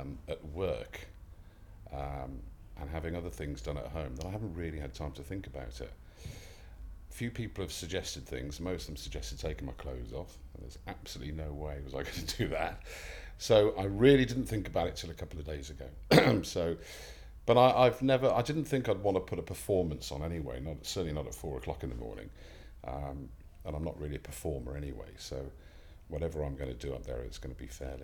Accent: Worcester, West Midlands, United Kingdom; I'm 48 and I'm from Worcester.

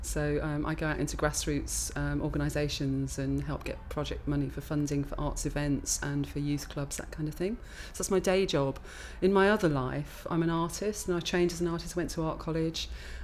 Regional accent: Glastonbury, South West England, United Kingdom; I'm 49 years old, and I'm from Glastonbury in Somerset.

